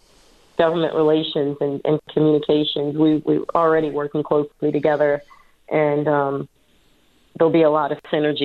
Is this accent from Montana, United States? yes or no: no; Louisiana, United States; Okay, so I grew up in St. John Parish. I'm very proud of that. My mother's from uptown. My dad's from out there. But I've been in the city over 30 years